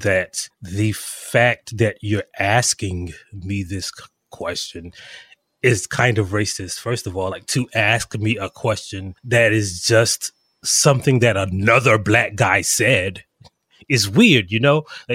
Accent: South Carolina, United States; I am actually from South Carolina.

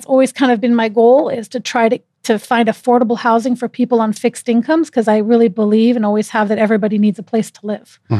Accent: Washington, United States; I know. I'm from Washington State. Mm-hmm. I see the sun for 3 days a year.

